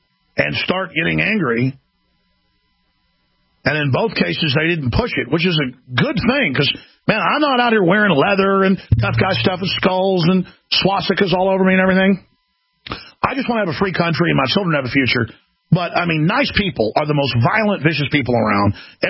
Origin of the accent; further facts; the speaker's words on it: Dallas, Texas, United States; And I'm telling you, I grew up in Dallas and saw a lot of this, and it was not fun.